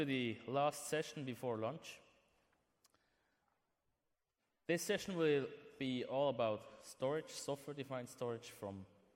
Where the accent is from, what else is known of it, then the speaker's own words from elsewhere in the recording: Switzerland; English is a second language; I'm from Switzerland